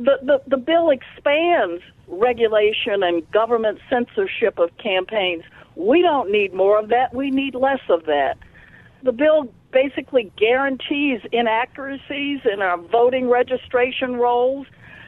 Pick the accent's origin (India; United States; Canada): United States; the South; I was born in this country black. You know what that means? I grew up in the South.